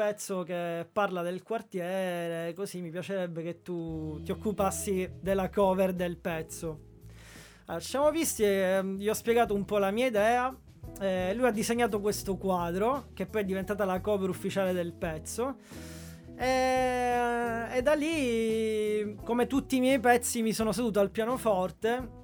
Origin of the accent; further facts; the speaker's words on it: Palermo, Sicily, Italy; now in Milan, Italy; Io sono siciliano di Palermo, vivo qui a Milano da circa 3 anni e mezzo.